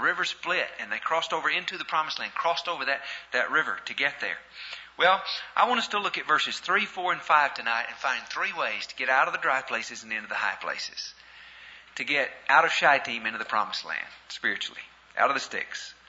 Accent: Pangburn, Arkansas, United States; Now, I am from Arkansas, and I was raised outside of Pangburn, Arkansas. I was born in Pangburn, Arkansas, raised outside of Pangburn, Arkansas, graduated from Searcy, Arkansas

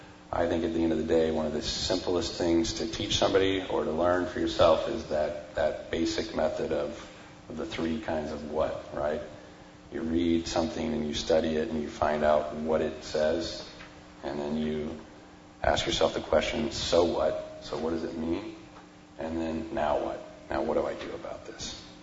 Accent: New Zealand; We grew up in New Zealand for a while.

